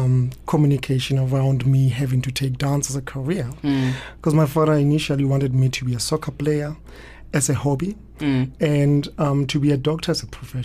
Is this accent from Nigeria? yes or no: no; Soweto, Gauteng, South Africa; I was born in Soweto in Orlando East, and I grew up quite close to a hostel which housed migrant workers who were coming from different parts of South Africa.